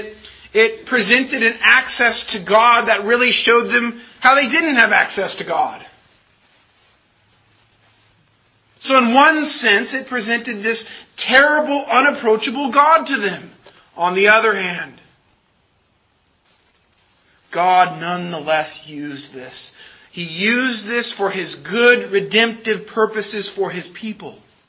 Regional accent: California, United States; Growing up in Southern California, I still remember experiencing my first sizable earthquake as a relatively young child.

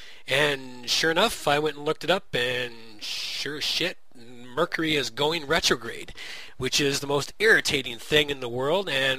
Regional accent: Canada; I don't live in the States, so I'm Canadian, live up here in Canada.

